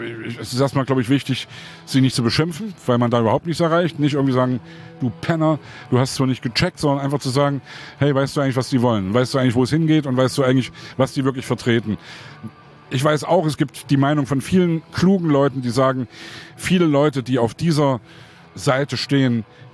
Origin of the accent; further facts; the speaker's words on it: Leipzig, Saxony, Germany; Ich komme aus Sachsen, ich komme aus Leipzig.